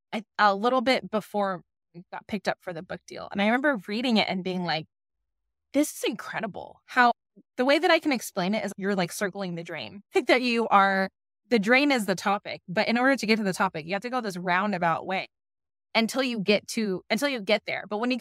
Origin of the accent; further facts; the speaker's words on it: Philippines; And it's not just the act of prayer, because we're Filipino, we eat so much.